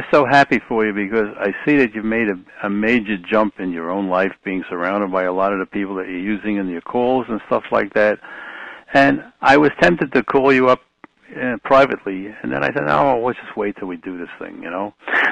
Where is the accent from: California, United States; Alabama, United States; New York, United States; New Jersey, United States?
New York, United States; Bronx; I grew up in the Bronx, and I was not a very trusting person.